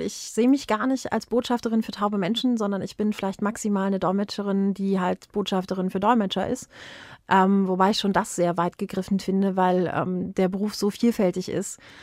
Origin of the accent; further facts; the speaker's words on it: East Germany, Germany; Ich bin im Osten aufgewachsen und ich bin aufgewachsen mit vielen politischen Diskussionen und mit viel Zivilcourage